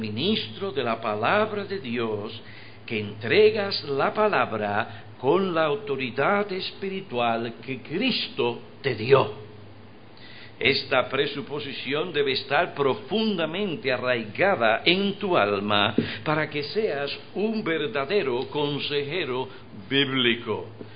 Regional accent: New York, United States; born there; yo nací en Nueva York. Soy de padres puertorriqueños y en ese sentido soy puertorriqueño. Claro, para los puertorriqueños, yo no soy puertorriqueño, sino newyorican.

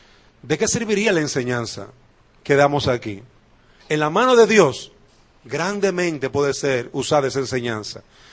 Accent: Dominican Republic; en el caso nuestro como dominicanos, nuestra constitución se cambió

